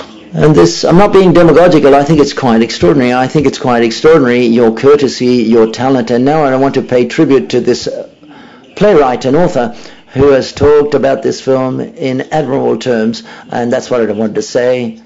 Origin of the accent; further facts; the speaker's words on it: Mexico; I come from Mexico, and we've also got great problems in Mexico as well.